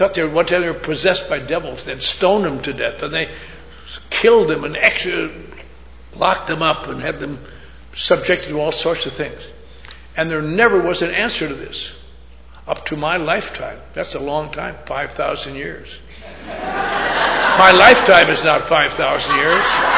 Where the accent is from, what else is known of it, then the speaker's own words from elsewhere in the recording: Los Angeles, California, United States; There's AA meetings in my hometown, Los Angeles.